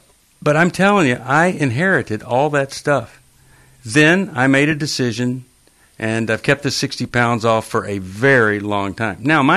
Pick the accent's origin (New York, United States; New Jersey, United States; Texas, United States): Texas, United States; I was from West Texas.